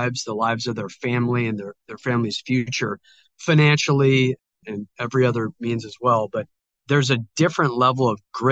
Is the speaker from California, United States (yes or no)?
no; Houston, Texas, United States; born there; I do think, obviously, I was born in Houston, so I don't have, I call it the immigrant edge.